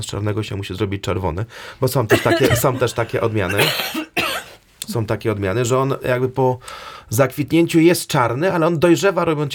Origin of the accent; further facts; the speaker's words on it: Subcarpathian Voivodeship, Poland; No moje rodzinne strony to jest bardziej podgórsko niż Rzeszów już.